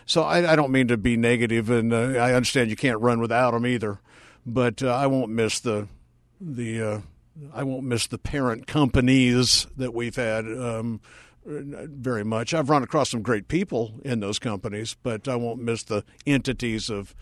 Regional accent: Colorado, United States; 3 days after I quit and left, Columbine happened in my home state.

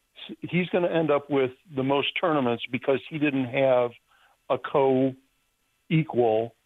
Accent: Barrington, Illinois, United States; from Barrington, Illinois.

